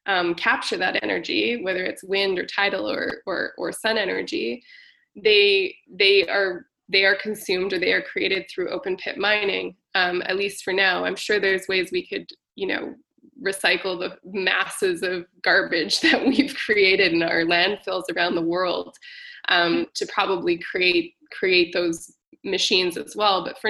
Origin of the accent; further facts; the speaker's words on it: Manitoba, Canada; And because I grew up on Treaty One territory, and I grew up on welfare, I have a lot of, you know, I grew up in the same building as a bunch of indigenous folks and other non-white folks